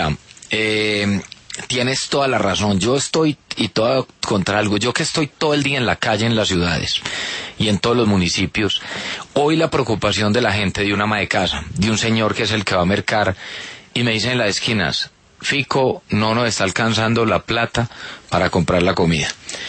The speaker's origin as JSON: {"language": "Spanish", "country": "Colombia", "said": "yo soy un colombiano común y corriente"}